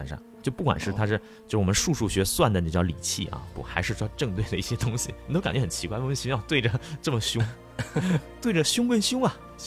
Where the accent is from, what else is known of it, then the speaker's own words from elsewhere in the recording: Guangdong, China; 作为一个广东人，又一个潮汕人来讲，肯定对这个东西很熟悉啊